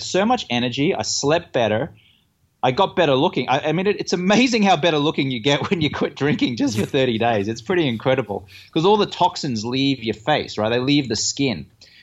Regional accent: Australia; also born or lived in England; now in Los Angeles, United States; growing up in Australia and then again in England, and then when I first came to Los Angeles.

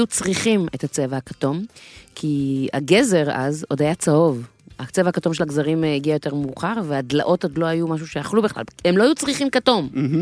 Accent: Hod HaSharon, Central District, Israel; אני באה מתפוז. אני גדלתי בעוד השרון, כשזה הייתה מושבה. כשעברנו לעוד השרון, אז הבית של ההורים שלי היה בית אחד שסביבו הכל פרדסים.

